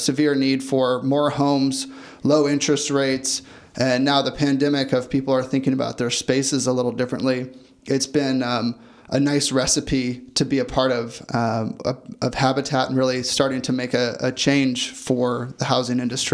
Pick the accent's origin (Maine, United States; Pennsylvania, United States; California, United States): California, United States; really a native to the Bay Area, born and raised in Sonoma County.